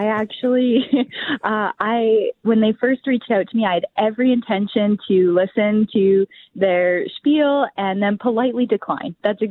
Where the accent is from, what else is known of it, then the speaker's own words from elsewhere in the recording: Calgary, Alberta, Canada; I grew up in Calgary, Alberta, so nowhere near Old Crow.